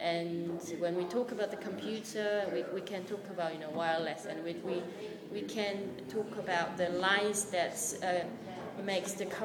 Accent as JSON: {"language": "English", "country": "South Korea", "first_language": "Korean", "second_language": "English", "said": "For me, if I start from myself, then because my native language is Korean, not English"}